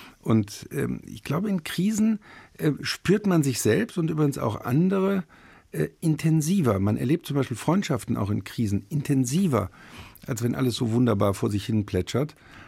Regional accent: Rhineland, Germany; also ich bin Rheinländer, wir sind Norditaliener, wir sind nicht pünktlich.

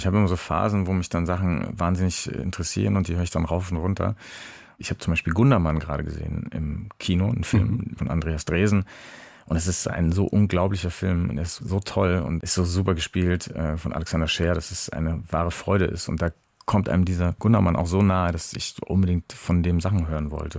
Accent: Munich, Bavaria, Germany; Ich bin in München aufgewachsen, in Trudering

